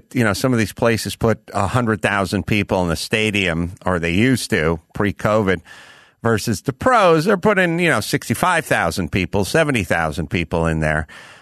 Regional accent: North Hollywood, California, United States; So as a kid, I was aware of the Nebraska Cornhuskers, but I'm from North Hollywood, so I didn't know what a Husker was, so I called them Corn Hustlers.

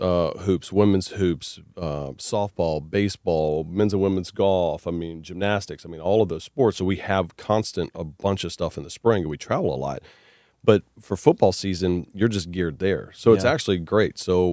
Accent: Port Allen, Louisiana, United States; I'm born and raised in Port Allen, Baton Rouge. I'm a diehard LSU fan.

